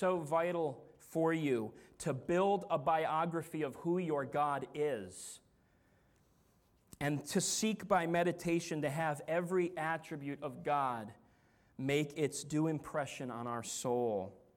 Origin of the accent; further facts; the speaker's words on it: Enfield, Connecticut, United States; that is my hometown where I grew up, Enfield, Connecticut.